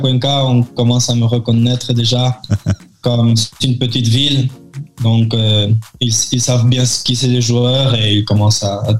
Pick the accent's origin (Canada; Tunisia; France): France; born there; Comme je suis né en France, je suis pas étranger pour jouer